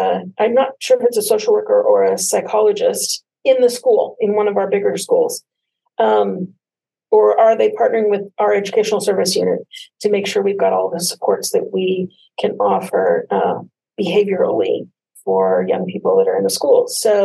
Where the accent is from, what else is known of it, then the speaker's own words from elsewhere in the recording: Colorado, United States; also born or lived in Lincoln; so, I grew up in Colorado, but I went to UNL and I lived in Lincoln for about 15 years.